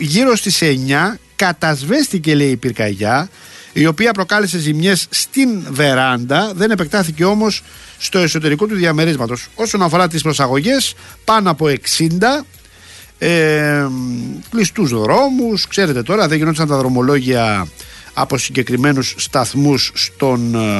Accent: Rafina, Attica, Greece; στην πατρίδα μου εκεί στη Ραφίνα.

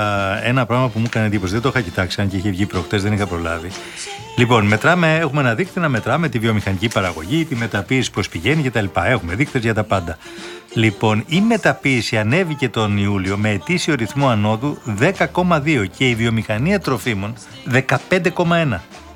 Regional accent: Greece; Και με ρωτάνε, από πού είσαι, τους λέω, από την Ελλάδα. Αν είσαι από την Ελλάδα, είναι εντάξει.

